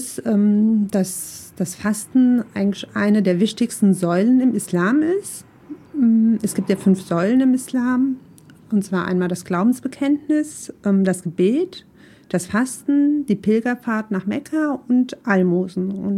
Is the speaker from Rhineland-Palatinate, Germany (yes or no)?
yes; Nassau, Rhineland-Palatinate, Germany; born there; wohne in Nassau. Ich bin auch in Nassau geboren, bin 45 Jahre alt